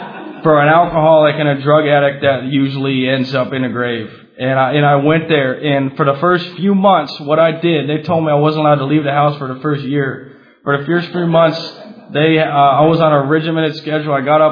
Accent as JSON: {"language": "English", "town": "Encinitas", "region": "California", "country": "United States", "said": "I'd say I'm from Encinitas."}